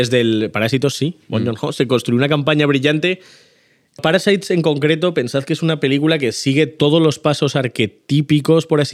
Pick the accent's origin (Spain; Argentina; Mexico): Spain; Burgos, Castile and León; moved away as an adult; now in Los Angeles, United States; yo soy de Burgos y llevo en Los Ángeles pues 8 años. Llegué en 2013, uh-huh. septiembre de 2013